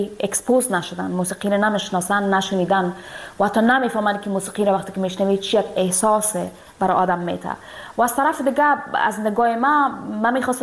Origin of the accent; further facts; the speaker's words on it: Afghanistan; moved away; دور از افغانستان هستم